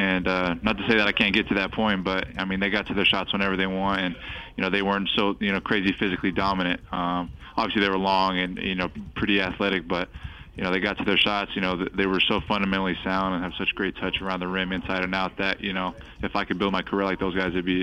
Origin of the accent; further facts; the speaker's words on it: Las Vegas, Nevada, United States; Well, I mean, Las Vegas, I mean, I grew up in Vegas. That's my home, and I love it.